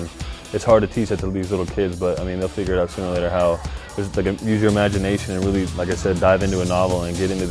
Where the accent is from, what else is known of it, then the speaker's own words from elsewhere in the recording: California, United States; I'm from Southern California